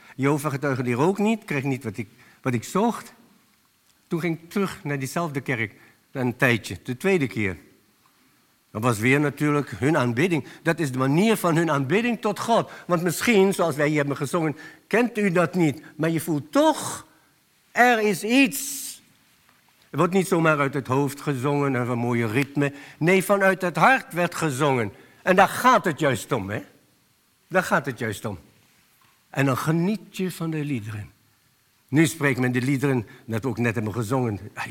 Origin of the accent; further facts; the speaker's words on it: The Hague, South Holland, Netherlands; ik ben een Hagenaar, ik woonde in Den Haag.